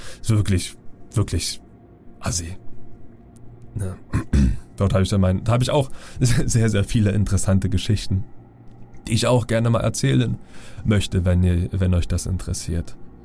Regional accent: Berlin, Germany; Und ich bin ja in Neukölln aufgewachsen.

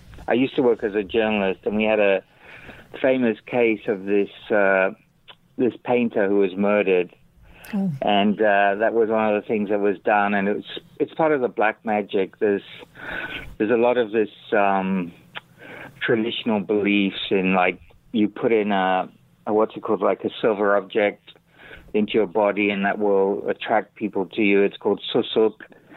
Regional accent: United Kingdom; also born or lived in Indonesia; No. I'm British, but I lived there for a long time. I lived there when I was in my 20s.

